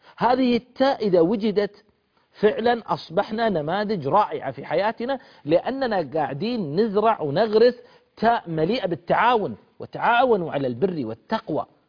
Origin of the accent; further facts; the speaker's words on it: Al-Ahsa, Eastern Province, Saudi Arabia; يقول المثل عندنا بالأحساء ما دام بعيد وسعيد الحمد لله